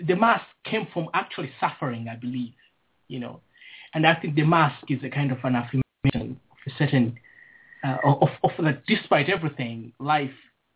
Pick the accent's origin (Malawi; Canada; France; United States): Malawi; I grew up in Malawi after, in Malawi around 2000.